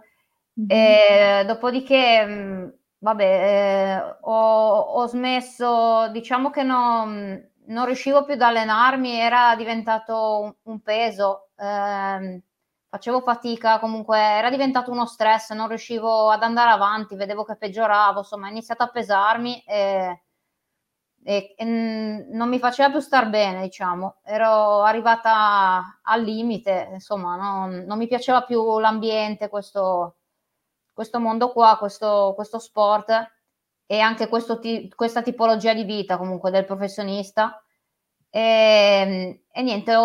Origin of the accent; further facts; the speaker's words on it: Genoa, Liguria, Italy; sono di Genova